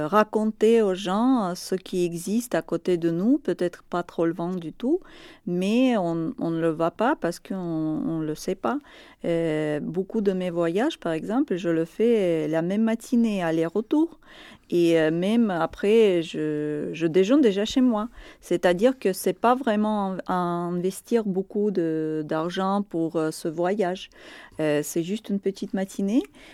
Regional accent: Russia; now in Spain; Quand même, je suis russe, je suis déjà étrangère.

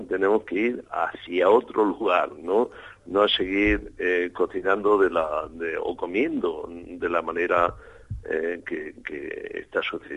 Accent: Murcia, Region of Murcia, Spain; Yo soy de Murcia, ¿no?

